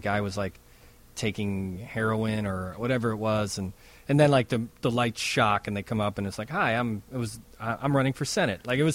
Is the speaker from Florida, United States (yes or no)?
no; Chicago, Illinois, United States; No, I live in Chicago. I'm from Chicago.